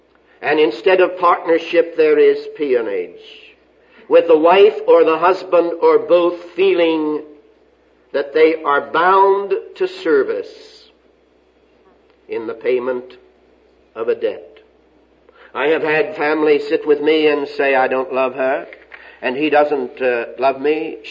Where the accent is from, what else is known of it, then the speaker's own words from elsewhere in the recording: Texas, United States; Maybe I'm using this because I'm from West Texas and it's a good word